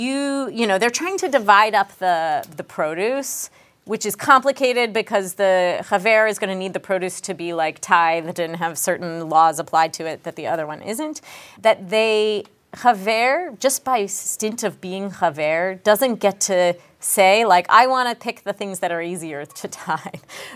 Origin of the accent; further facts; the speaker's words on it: the South, United States; I'm from the South. In the South, there's like a whole, it's very normal, actually, in the South for people who never keep kosher during the year.